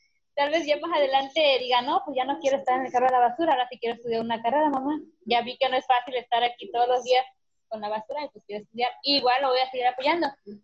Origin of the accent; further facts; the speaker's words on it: Guerrero, Mexico; de aquí donde vivo, en Guerrero, o más bien en mi ciudad, lo más cerca de mi pueblo, no había escuelas para estudiar pues, alguna carrera que me llevara a eso.